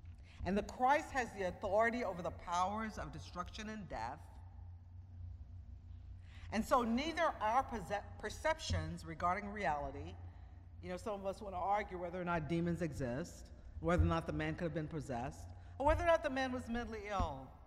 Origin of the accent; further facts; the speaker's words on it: the South, United States; And if you were born and raised in the South, like I was, you also have a nickname, a name that only a few close friends and family use.